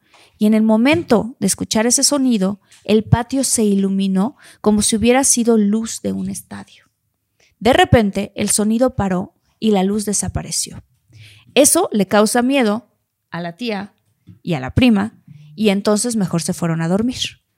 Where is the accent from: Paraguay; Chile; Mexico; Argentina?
Mexico; San Luis Potosí; Menciono que somos nosotros de San Luis Potosí capital